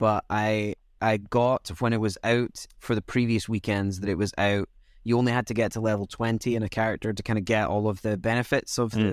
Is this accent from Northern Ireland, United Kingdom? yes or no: no; Scotland, United Kingdom; Yeah, growing up in Scotland was weird